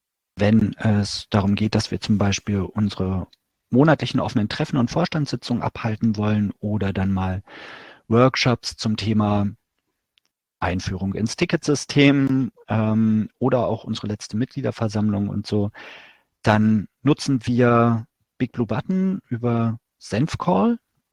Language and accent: German; Berlin, Germany; was für mich als Berliner dann eben auch ganz toll ist, dass ich nicht extra nach Freiburg fahren muss